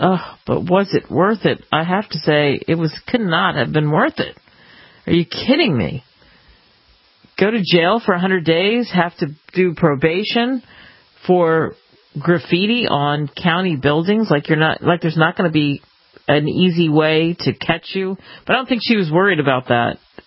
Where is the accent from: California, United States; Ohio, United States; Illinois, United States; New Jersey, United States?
New Jersey, United States; If you go to Philly, which at one point was my hometown where I grew up across the bridge, I just learned that a place that I loved as a kid is 106 years old.